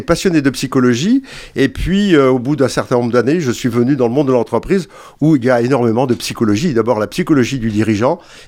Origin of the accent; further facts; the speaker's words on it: Normandy, France; born there; je suis fils de paysan, je suis né dans l'Orne, pas loin d'ici